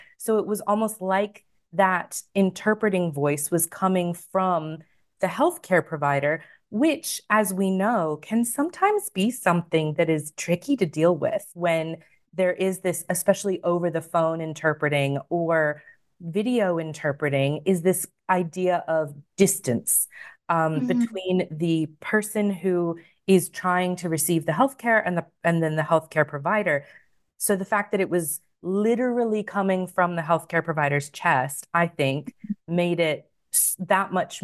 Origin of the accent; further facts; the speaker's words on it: United States; now in Australia; I know I don't sound Australian. I'm originally American, obviously.